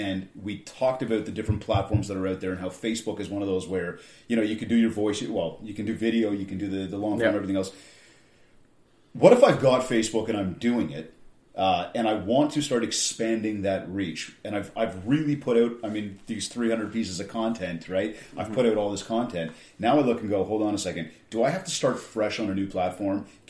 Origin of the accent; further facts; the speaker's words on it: Canada; I'm from Canada